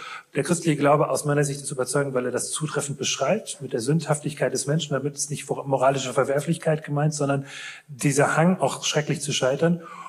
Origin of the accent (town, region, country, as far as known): Rhineland, Germany